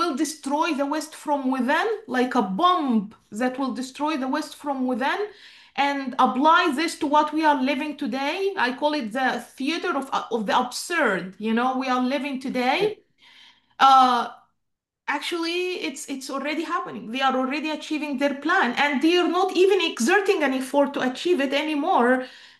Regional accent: Egypt; I grew up in Egypt, like everyone else, believing that Israel is the enemy.

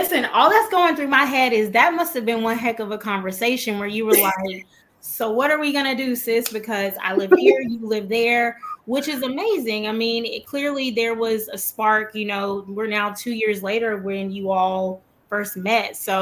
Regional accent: Mobile, Alabama, United States; I'm from Mobile, Alabama.

